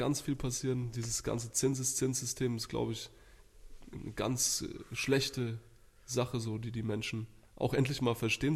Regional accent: Thuringia, Germany; born there; now in Würzburg, Germany; also geboren bin ich ursprünglich in Thüringen.

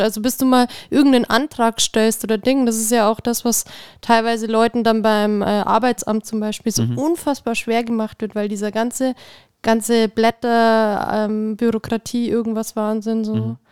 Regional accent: Germany; Ich als Deutsche

